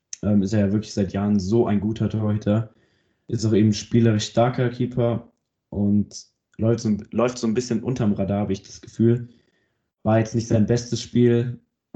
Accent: Germany; Ich bin Deutscher.

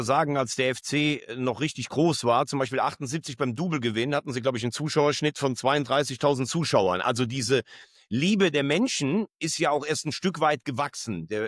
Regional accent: Rhineland, Germany; So sind wir Rheinländer halt auch insgesamt.

